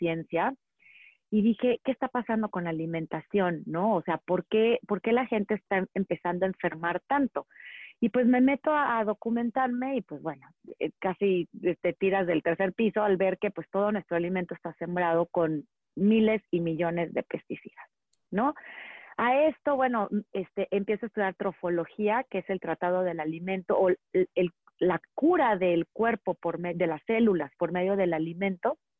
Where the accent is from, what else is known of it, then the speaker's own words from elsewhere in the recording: Monterrey, Nuevo León, Mexico; yo crecí en Monterrey, pero siempre muy apegada a mi familia, era de rancho.